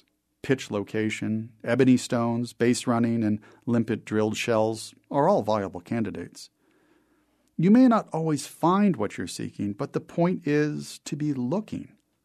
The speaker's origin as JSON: {"language": "English", "town": "Laramie", "region": "Wyoming", "country": "United States", "tie": "born or raised there", "said": "As for live baseball in my hometown, Laramie has a college summer league team"}